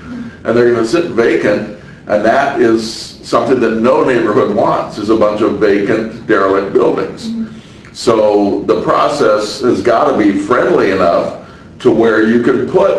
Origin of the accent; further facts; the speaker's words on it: North Salem, United States; but also I was raised down in North Salem here